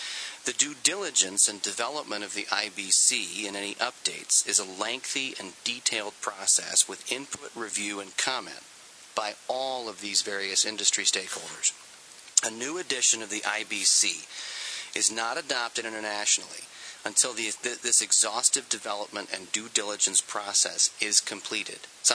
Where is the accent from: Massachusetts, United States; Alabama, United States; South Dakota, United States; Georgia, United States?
South Dakota, United States; Sioux Falls; I'm an attorney from Sioux Falls.